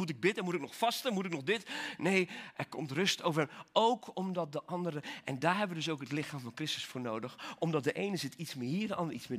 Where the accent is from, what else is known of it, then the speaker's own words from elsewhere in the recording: Belgium; Ik ben opgegroeid in België.